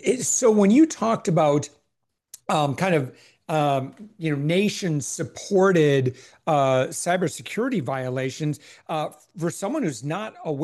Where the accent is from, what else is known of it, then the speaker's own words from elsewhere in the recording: Michigan, United States; now in Orlando, United States; I'm originally from Michigan growing up. So, we'd go out there and it's funny living down here in Orlando.